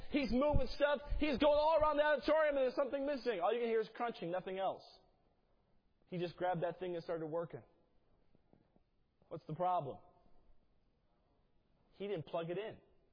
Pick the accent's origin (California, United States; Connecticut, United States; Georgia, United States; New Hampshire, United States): California, United States; San Francisco; I'm from San Francisco.